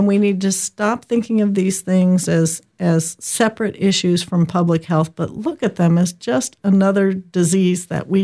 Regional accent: New Mexico, United States; the hunters that I run into and talk to in my home state of New Mexico.

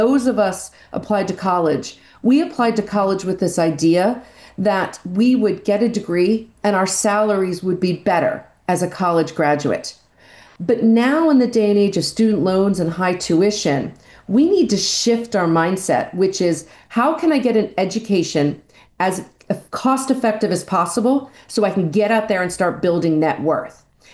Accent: Cape May, New Jersey, United States; now in California, United States; And I'm sitting here in Cape May, New Jersey today, my hometown, although I live in California. And when I was growing up in the 70s and 80s, this was a very small town.

